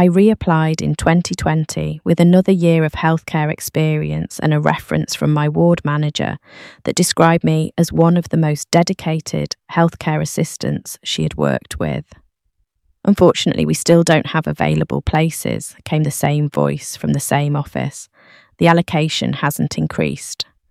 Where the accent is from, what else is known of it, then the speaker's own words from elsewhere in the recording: Didsbury, North West England, United Kingdom; I grew up in Didsbury, daughter of a librarian and a mechanic.